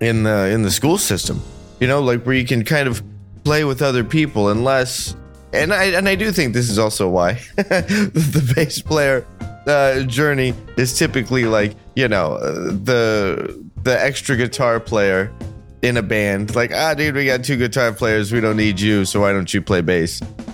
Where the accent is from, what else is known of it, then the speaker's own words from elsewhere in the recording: Phoenix, Arizona, United States; Phoenix for a couple days. That's always cool. It's always a little surreal every time I go back to my hometown.